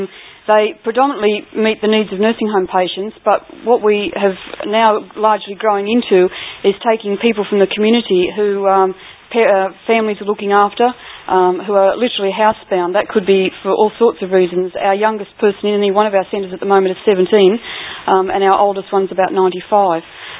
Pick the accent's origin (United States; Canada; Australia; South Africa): Australia; New South Wales; I come from New South Wales in the first place.